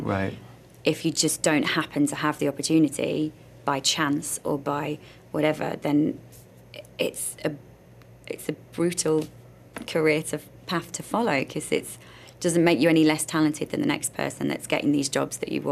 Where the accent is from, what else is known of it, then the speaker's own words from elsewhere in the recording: the north of England, United Kingdom; accent: Northern; And yes, originally, you know, obviously I'm from the north. My accent's changed quite a lot. I have a mixture of every county in England now, I think, in my accent.